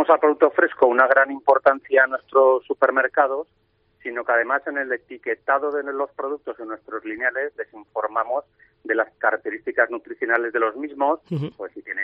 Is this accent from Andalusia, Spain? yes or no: no; San Sebastian, Basque Country, Spain; born there; now in Aragon, Spain; Y yo soy nacido fuera de Aragón, en San Sebastián, pero aragonés de adopción